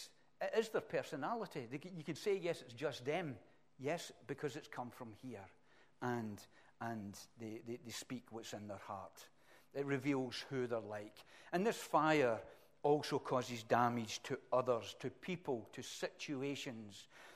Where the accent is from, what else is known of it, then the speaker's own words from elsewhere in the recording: Glasgow, Scotland, United Kingdom; I can say whatever I want any way that I want to say. Really?